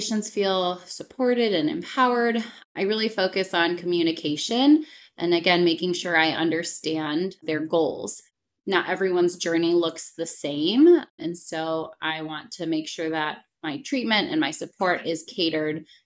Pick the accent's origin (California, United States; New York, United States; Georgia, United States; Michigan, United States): Michigan, United States; So I am from Michigan originally, and I did my medical school at Michigan State University.